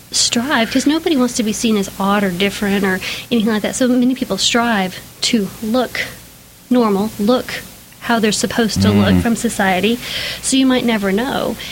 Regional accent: Midland, Texas, United States; I am from Midland. I was born in Midland Memorial Hospital. I graduated from Midland High. Can't get much more Midland, you know.

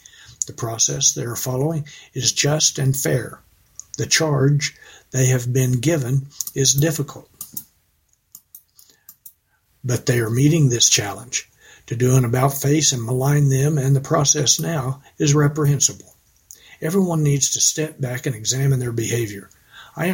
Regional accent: Midland, Texas, United States; I was born and raised in Midland, and I believe it takes a lifelong Midlander to fully understand the challenges facing our school district.

